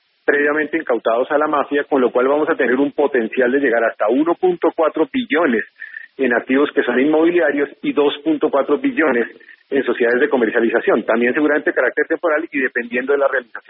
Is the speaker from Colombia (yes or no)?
yes; Colombia; Yo como colombiano